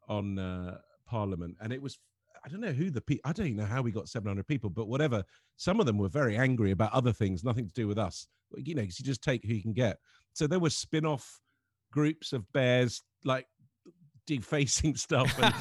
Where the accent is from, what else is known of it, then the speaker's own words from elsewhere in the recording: Lebanon; I think growing up in Lebanon, you can't not be into politics, because it's kind of the lifeblood of the place